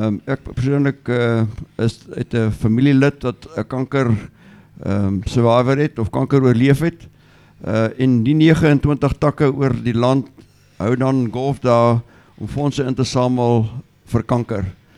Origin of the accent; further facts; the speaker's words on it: Secunda, Mpumalanga, South Africa; my tuisdorp is in Secunda.